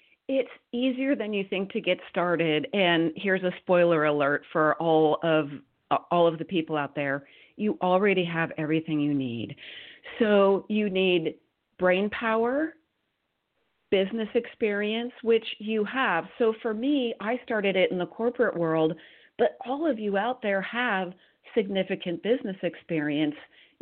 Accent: California, United States; I am a Silicon kid. I grew up in Silicon Valley. My dad was an early Silicon semiconductor guy, so I grew up surrounded by technology and startups.

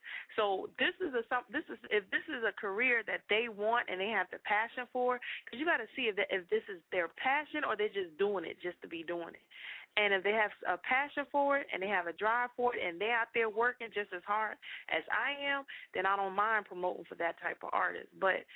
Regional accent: United States; accent: country; Yeah, I mean, you know, cause you sitting there talking my country accent. I don't have a Atlanta accent. Now, I do have a Geechee accent every now and then, like when my alter ego come out.

